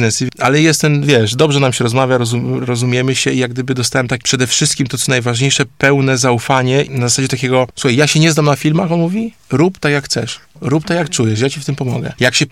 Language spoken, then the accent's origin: Polish; Rzeszów, Subcarpathian Voivodeship, Poland; Wszyscy jesteśmy z Rzeszowa, więc chcielibyśmy mieć jak najwięcej tych rzeszowiaków z nami.